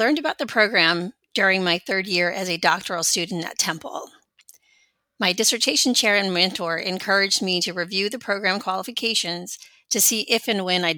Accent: California, United States; now in Washington, United States; DC is home, but I'm originally from California.

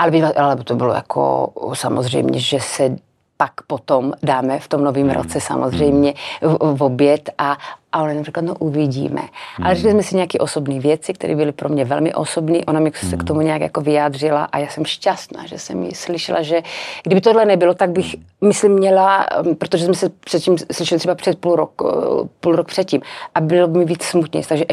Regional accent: Slovakia; Czech is a second language; i to, že jsem Slovenka

